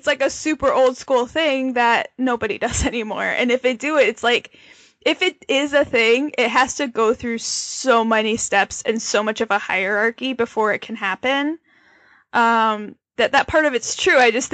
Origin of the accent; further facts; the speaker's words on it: New York, United States; I'm Italian Catholic from New York.